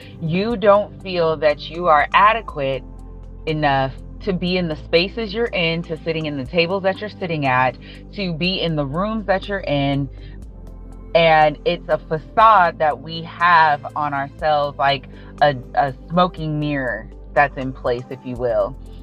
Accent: Phoenix, Arizona, United States; I am from Phoenix, Arizona.

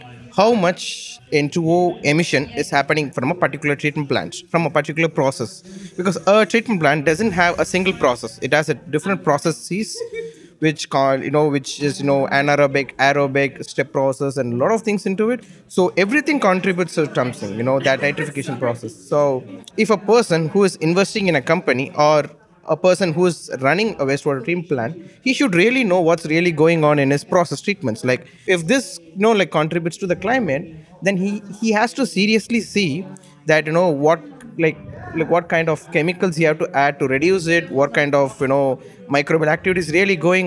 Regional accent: Tamil Nadu, India; English is a second language; moved away as an adult; now in United States; I am originally from India, southern part of India, Tamil Nadu.

